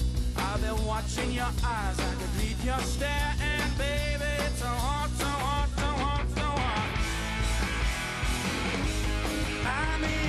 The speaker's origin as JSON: {"language": "English", "country": "Belgium", "said": "we're from Belgium"}